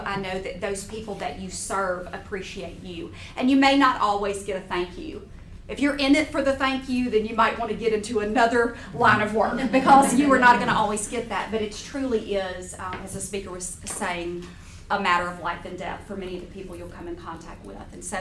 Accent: Baton Rouge, Louisiana, United States; I am from Baton Rouge, Louisiana, so I'm just right over next door to you guys, and my family is from East Texas

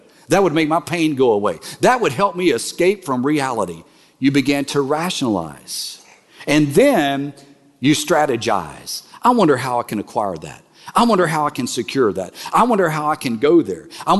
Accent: Alexandria, Louisiana, United States; when I was growing up in Castle Village in Alexandria, Louisiana, in a gingerbread house

